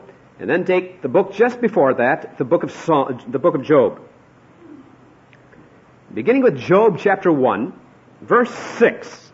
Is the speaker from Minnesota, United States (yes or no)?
yes; Hinckley, Minnesota, United States; my hometown was Hinckley, Minnesota.